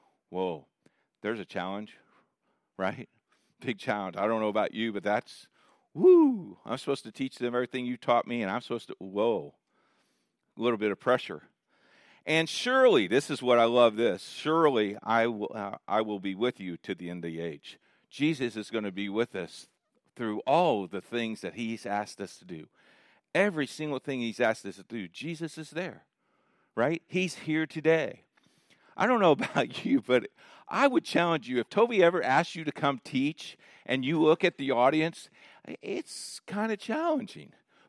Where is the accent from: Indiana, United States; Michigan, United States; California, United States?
Indiana, United States; Columbus; You're going to take me from my hometown of Columbus to Indianapolis, the big city where they have cars and not horses?